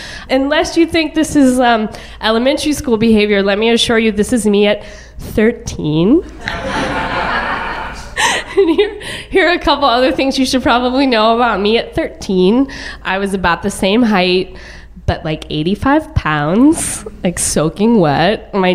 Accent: Dallas, Texas, United States; I grew up on the poor side of a very large suburb of Dallas, and across the street from our house was this elementary school playground.

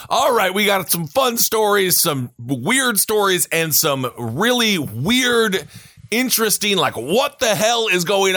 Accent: Wisconsin, United States; In my home state of Wisconsin, Milwaukee, where I went to school

